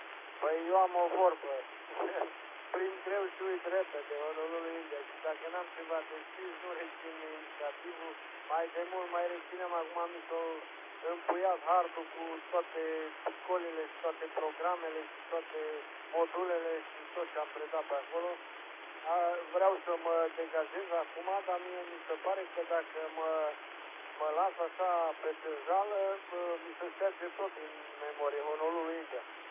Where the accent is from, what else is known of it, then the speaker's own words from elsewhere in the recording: Alba Iulia, Alba County, Romania; eu sunt din Alba Iulia, de la 1 iulie am ieșit la pensie, am lucrat în învățământ, am fost prof de informatică